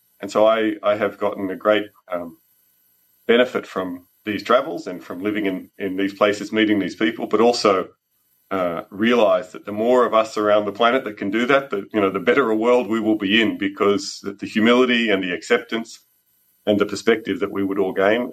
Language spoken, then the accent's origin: English; Australia; I come from Australia. Australia is a very large country, far from a lot of places.